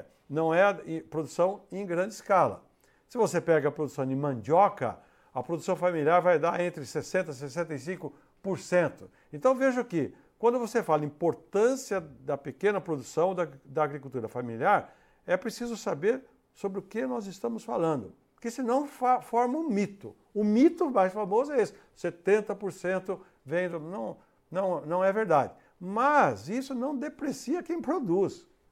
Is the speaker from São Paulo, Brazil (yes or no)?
yes; Araras, São Paulo, Brazil; fui para Araras, minha terra natal, aqui no interior de São Paulo.